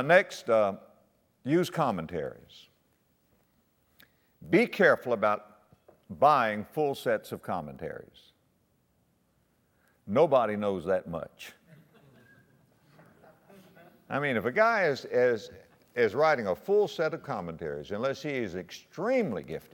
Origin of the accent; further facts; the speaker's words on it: Florida, United States; I'm from South Florida, and my brother and I used to collect coconuts and sell them to what we call Yankees, snowbirds.